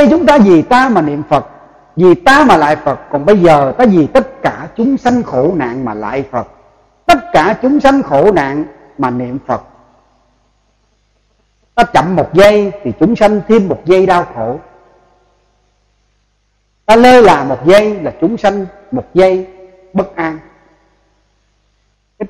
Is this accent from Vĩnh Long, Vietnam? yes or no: yes; Vĩnh Long, Vietnam; Tôi là người miền, tôi là người Vĩnh Long. Tôi rất đau xót khi nhìn thấy đồng tu chúng Vĩnh Long chúng ta xen tạp quá nhiều.